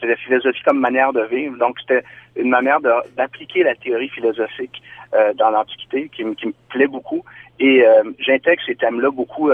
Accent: Quebec City, Quebec, Canada; born there; c'est un nom d'origine paraguayenne, donc d'Amérique du Sud, où on parle en espagnol. Moi, ma langue maternelle, c'est quand même le français. Je suis né à Québec.

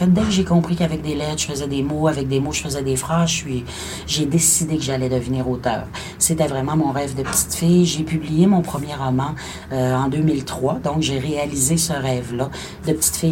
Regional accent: Quebec, Canada; c'est une expression consacrée chez nous au Québec

